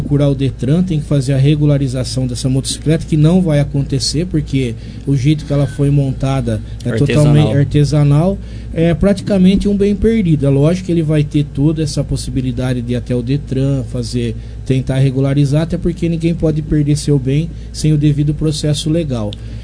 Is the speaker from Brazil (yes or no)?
yes; Taquaritinga, São Paulo, Brazil; Nós que somos de Taquaritinga, nós somos meio diferenciados.